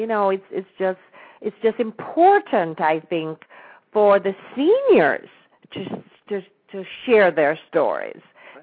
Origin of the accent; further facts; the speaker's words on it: Jamaica; stories of growing up in Jamaica before independence, because there's not a lot of real documentation about, you know, how we socialized, what went on